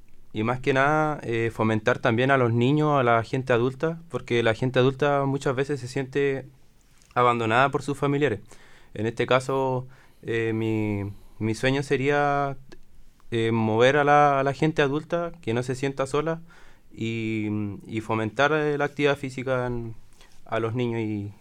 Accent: Osorno, Los Lagos, Chile; Vengo de la ciudad de Osorno. Mi motivación, tengo 26 años

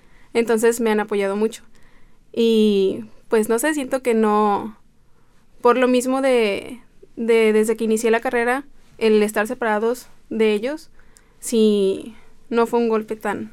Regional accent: Tepic, Nayarit, Mexico; moved away as an adult; now in Guadalajara, Mexico; yo no soy originaria de Guadalajara. Yo resido en otro estado de México que se llama Nayarit, específicamente en Tepic, la capital. Entonces, cuando yo decidí comenzar mis estudios universitarios, me mudé a Guadalajara sola.

